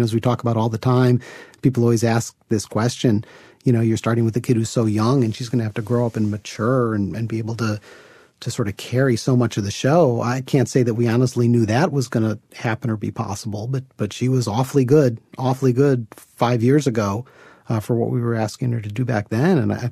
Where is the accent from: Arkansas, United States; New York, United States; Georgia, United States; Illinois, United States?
Illinois, United States; Chicago; Peter and I grew up together in Chicago.